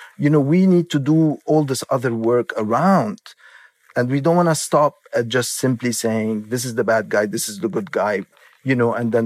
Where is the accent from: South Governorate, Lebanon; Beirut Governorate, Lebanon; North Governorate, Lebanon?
Beirut Governorate, Lebanon; Beirut; now in New York, United States; I grew up in Beirut during the Civil War, and I've experienced bombing and displacement